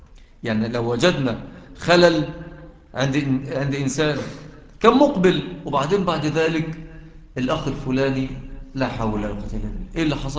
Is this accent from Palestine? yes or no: no; Mansoura, Dakahlia, Egypt; العمارة المايلة عندنا في المنصورة